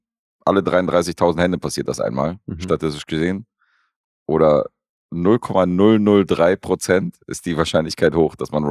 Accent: Vienna, Austria; ich komme aus Wien

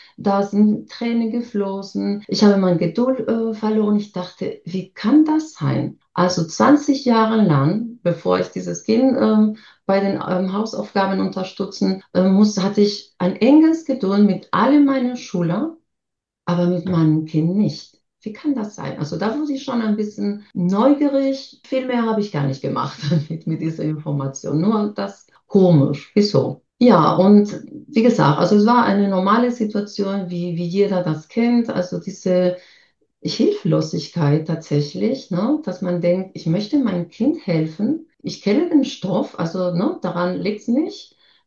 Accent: Spain; ich habe Spanischunterricht gegeben, ich bin ja Spanierin

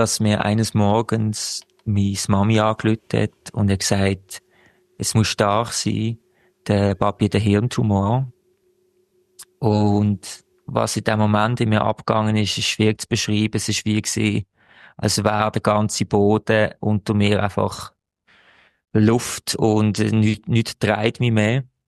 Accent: Basel, Basel-Stadt, Switzerland; now in Zurich, Switzerland; ich komme aus Basel, aber ich wohne mittlerweile in Zürich.

